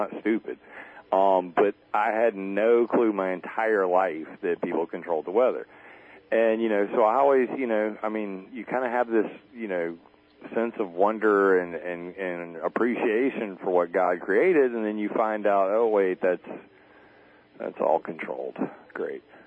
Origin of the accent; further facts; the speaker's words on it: the South, United States; I grew up in the South. Like, my hometown's 60% black people. I've listened to rap my whole life.